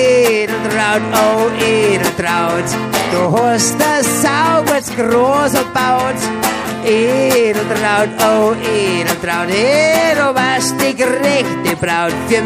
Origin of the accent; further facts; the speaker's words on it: Bavaria, Germany; weil Hanf war ja in den Nachkriegsjahren Tabakersatz bei uns in Bayern zumindest, verstehst du?